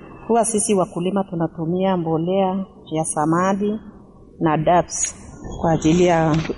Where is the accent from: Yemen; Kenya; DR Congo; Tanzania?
Tanzania; Manyara; ni mkulima natoka skimu ya Diomat ndani ya bonde la Bashai